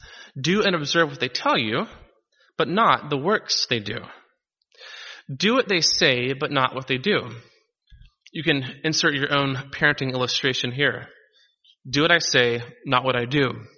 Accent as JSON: {"language": "English", "region": "the South", "country": "United States", "said": "I'm a Southerner."}